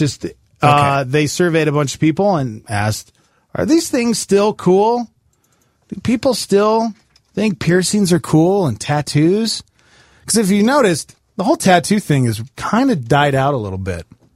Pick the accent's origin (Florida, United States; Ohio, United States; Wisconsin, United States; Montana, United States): Montana, United States; especially where I grew up in Montana and stuff, people hit a lot of wildlife, deer, elk